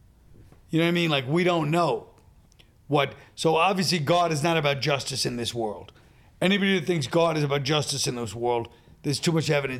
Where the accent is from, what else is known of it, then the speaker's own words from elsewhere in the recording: New York, United States; And we grew up in New York, so we understood. We went to church sometimes, and some of my cousins went to Catholic schools.